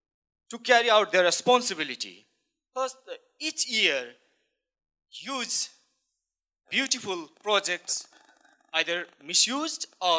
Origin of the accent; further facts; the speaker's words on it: Nepal; I'm from Nepal. Nepal is a beautiful country, you know all.